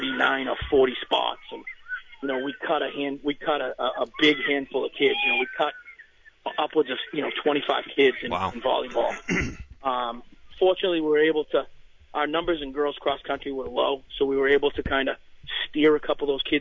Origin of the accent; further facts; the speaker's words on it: Lawrence, Massachusetts, United States; I grew up in Lawrence, so I'm not picking on the cities. I went to Lawrence High School. I taught at Lawrence High School prior to going to Tewksbury.